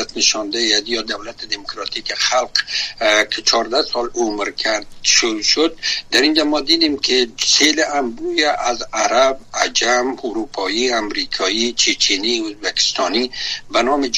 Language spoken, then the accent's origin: Persian; Afghanistan; کسایی که در افغانستان تولد شدیم، بزرگ شدیم